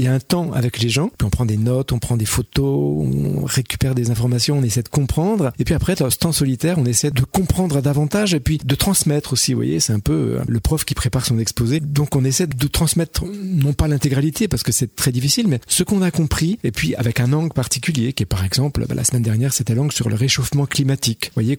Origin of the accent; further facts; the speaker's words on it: Pays de la Loire, France; je suis né en Mayenne, dans un village. Mes parents étaient artisans, menuisiers pour mon père et couturière pour ma mère. Et puis j'ai grandi à la campagne